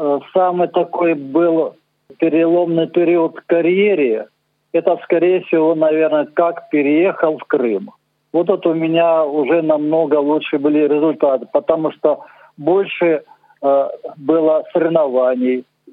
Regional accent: Gori, Shida Kartli, Georgia; also born or lived in Luhansk; now in Kerch, Ukraine; Вообще-то я родом из Грузии, город Горин. А когда уже переехал в Луганск, там уже стал заниматься легкой атлетикой и шашками. А в 99-м году переехал сюда, в Керчь.

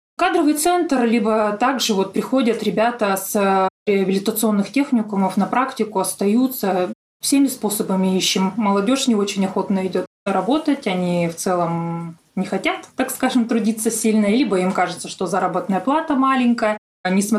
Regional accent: Olkhon Island, Irkutsk Oblast, Russia; Я сама уроженка острова Ольхон, поэтому стараюсь и остров свой снабдить своей же продукцией.

